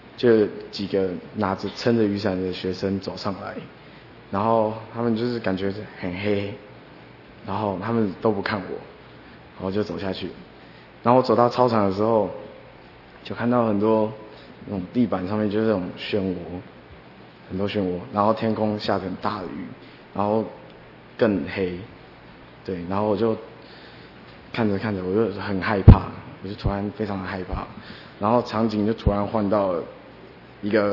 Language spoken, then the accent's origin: Chinese; Taiwan; 然后我不是韩国人，对，我是台湾人。